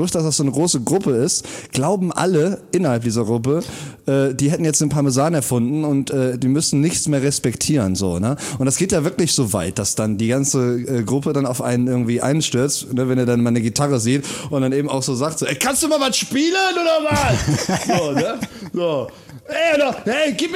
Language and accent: German; North Rhine-Westphalia, Germany; der hieß aber irgendwie bei uns im Rheinland Hans Muff.